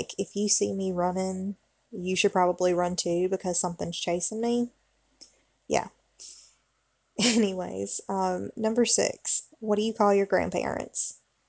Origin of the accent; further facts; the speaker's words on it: Southeastern United States, United States; accent: southern; If it's not obvious by my accent, I'm from the southeastern United States. I have lived in most of the southern states, and I've been here all my life, so I'm very southern